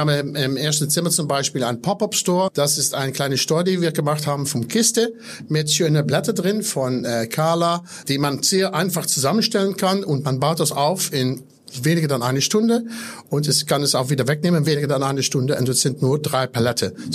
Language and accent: German; Netherlands; German is a second language; Ich sage immer, ich bin Holländer. Wir fahren Fahrrad.